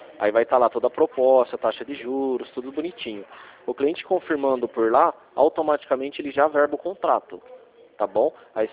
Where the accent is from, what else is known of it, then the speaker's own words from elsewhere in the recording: Rio Claro, São Paulo, Brazil; Só que eu sou de Rio Claro.